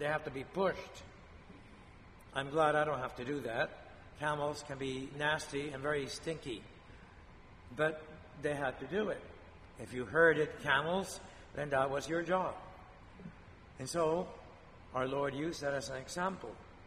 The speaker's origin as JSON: {"language": "English", "country": "Spain", "said": "And please pray for my home country of Spain."}